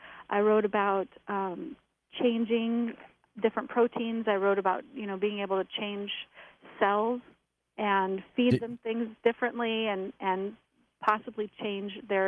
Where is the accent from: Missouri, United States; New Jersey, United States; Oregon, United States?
Oregon, United States; Portland; I grew up in Portland, Oregon, and was backing a park. It was Tryon Creek State Park, and it was this rainforest